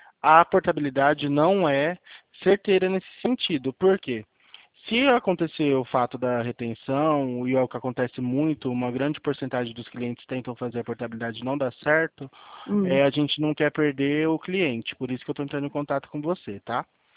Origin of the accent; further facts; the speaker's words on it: São Paulo, Brazil; não sou de Santa Fé. Eu atendo pela agência, eu sou do estado de São Paulo